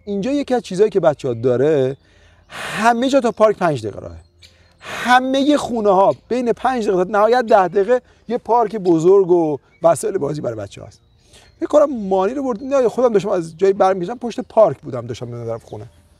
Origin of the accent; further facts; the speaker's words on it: Iran; now in Austria; بعد من گفتم که من ترکم نیستم. گفت تو کجایی هستی؟ گفتم I'm Persian.